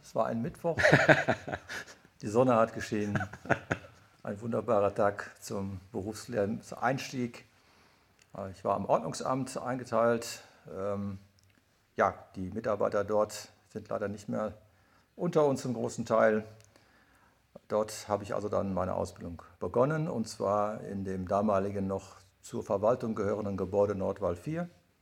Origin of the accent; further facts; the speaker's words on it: Attendorn, North Rhine-Westphalia, Germany; Ich bin gebürtiger Attendorner, an der Kampfstraße geboren, noch nicht einmal im Krankenhaus.